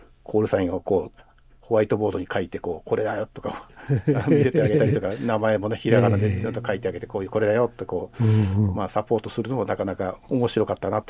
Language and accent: Japanese; Minamisoma, Fukushima, Japan; 地元、まあ、私の地元の方のね、南相馬市の方で